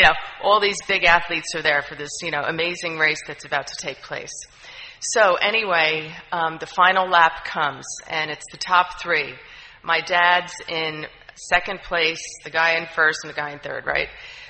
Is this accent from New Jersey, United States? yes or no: yes; New Jersey, United States; now in Tallahassee, United States; You probably can hear in my voice, I'm not from Florida originally. That's why I get so excited about … I'm from the great state of New Jersey.